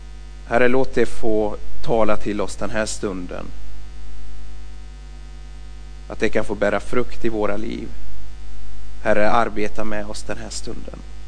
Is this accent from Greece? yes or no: no; Hjällby, Västra Götaland County, Sweden; Min pappa, han är sjätte generationen jordbrukare som plöjer och harvar och sår på gården hemma i Hjällby.